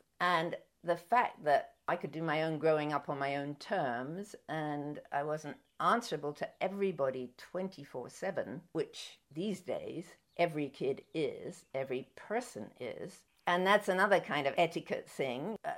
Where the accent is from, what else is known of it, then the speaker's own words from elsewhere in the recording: London, United Kingdom; I grew up in London, and I grew up in North London, which is a very artsy part of London.